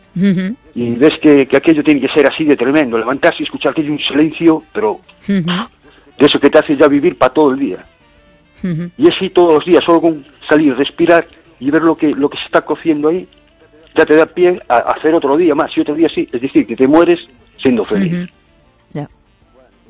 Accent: A Coruña, Galicia, Spain; born there; yo soy en Coruña, conocí Coruña y, bueno, yo nací en Coruña.

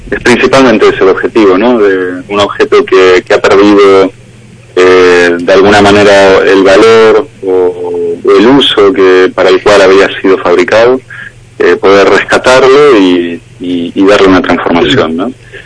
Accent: Rosario, Santa Fe, Argentina; now in Vigo, Spain; Hice una incursión por la Facultad de Bellas Artes en mi ciudad natal, en Rosario, en Argentina. Luego me fui formando en oficios en Granada, en joyería, en esmaltes al fuego, también aquí en Vigo estudié en la Escuela de Artes y Oficios

